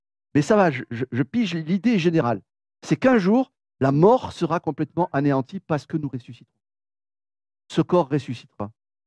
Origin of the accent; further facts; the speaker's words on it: Marseille, Provence-Alpes-Côte d'Azur, France; Moi, je suis Marseillais.